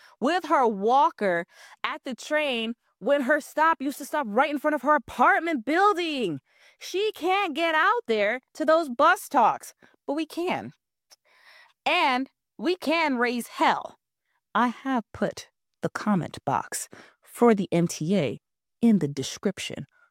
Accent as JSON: {"language": "English", "region": "New York", "country": "United States", "said": "because you know I'm a New Yorker."}